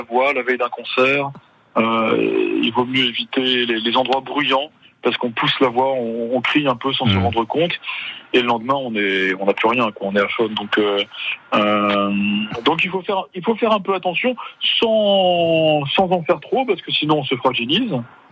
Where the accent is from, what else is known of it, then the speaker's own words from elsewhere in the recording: Strasbourg, Grand Est, France; j'ai commencé mes études dans ma ville natale, Strasbourg, au Conservatoire de Strasbourg.